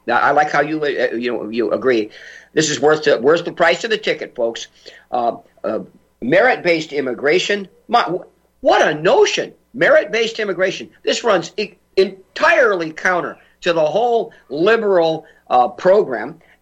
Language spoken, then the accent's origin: English; North Dakota, United States; from North Dakota.